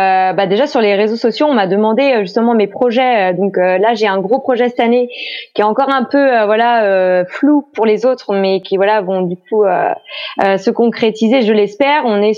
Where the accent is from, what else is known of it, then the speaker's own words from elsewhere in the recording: Pays de la Loire, France; born there; je suis née en Loire-Atlantique, mais je suis restée par amour pour un Breton. Donc clairement maintenant je suis mariée à la Bretagne